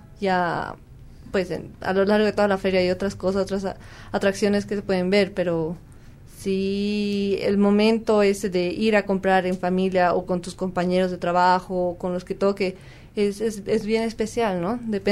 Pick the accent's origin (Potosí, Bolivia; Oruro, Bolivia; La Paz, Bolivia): La Paz, Bolivia; Yo soy de La Paz, para empezar.